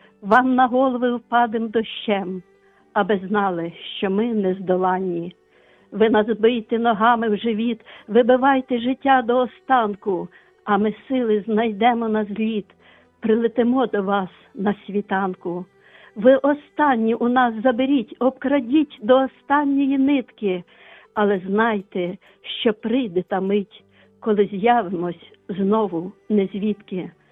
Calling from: Lviv, Lviv Oblast, Ukraine; Я з України, зі Львова.

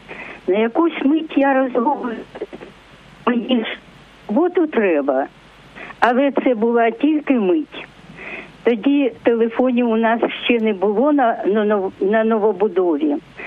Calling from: Kharkiv, Kharkiv Oblast, Ukraine

